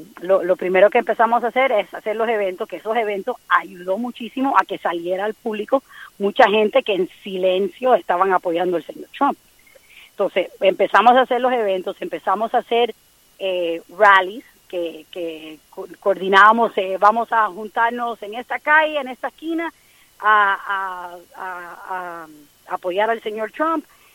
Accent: Cuba; now in United States; ella es cubana como yo, y dice, pero eso es una locura, ¿cómo no vamos a poder decir y opinar en público si estamos en Estados Unidos, no en Cuba?

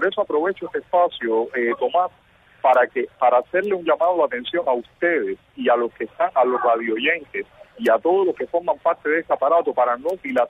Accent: Cuba

